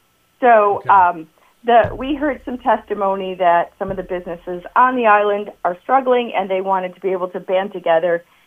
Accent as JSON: {"language": "English", "town": "Port Huron", "region": "Michigan", "country": "United States", "tie": "born or raised there", "said": "And I grew up in Port Huron and then worked in St. Clair County for a while as an adult."}